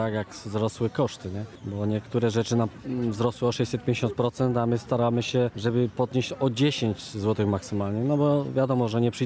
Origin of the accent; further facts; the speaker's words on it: Lesser Poland, Poland; Z Podhala pochodzę i tam tradycja z serów jest duża. Z takiej rodziny się wywodzę, gdzie te sery były robione od zawsze.